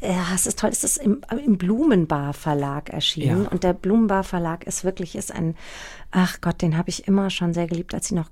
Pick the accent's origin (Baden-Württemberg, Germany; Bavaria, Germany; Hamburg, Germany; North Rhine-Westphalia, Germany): Bavaria, Germany; Aschaffenburg; also born or lived in Hanau; Nein, ich bin in Hanau geboren und in Aschaffenburg aufgewachsen. Da habe mich natürlich in Frankfurt rumgetrieben ab 16.